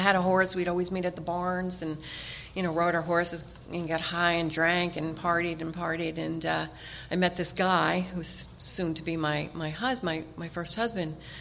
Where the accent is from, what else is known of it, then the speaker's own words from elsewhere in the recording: New Jersey, United States; moved away as an adult; But I grew up I'm from New Jersey, and there's a few of us here from New Jersey. Moved out here 5 years ago to be near grandbabies.